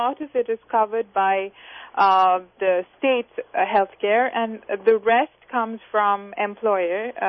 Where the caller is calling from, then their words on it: Canada; And since I'm calling from Canada